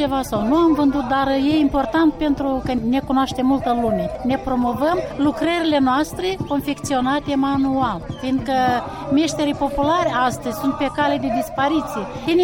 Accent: Colibași, Cahul District, Moldova; și vin de la Cahul Colibaș.

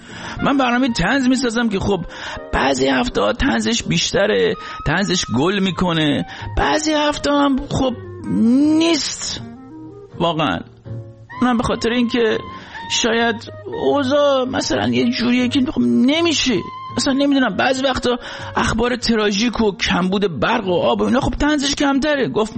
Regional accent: Rasht, Gilan, Iran; من خودم چون رشتی هستم اوکیه

